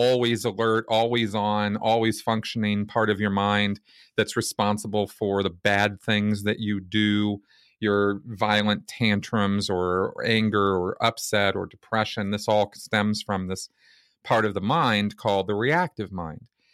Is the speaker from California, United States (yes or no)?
yes; California, United States; also born or lived in Minnesota; now in Denver, United States; Minnesota is sort of an ungodly place to live when you're born and raised in California. And so I came to Denver